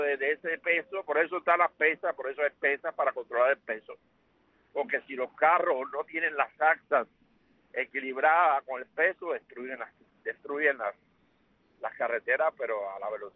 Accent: Cuba; quiero decirle a mi pueblo que toda esta situación que tiene Cuba es prefabricada.

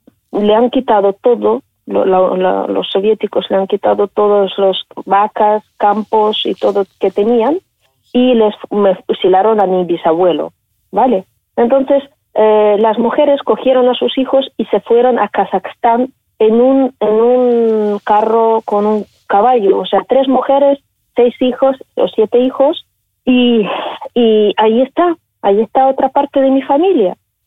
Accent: Ukraine; si usted habla con los ucranianos, muchos dicen, es mi tierra, es mi casa. Entonces, para nosotros es algo sagrado

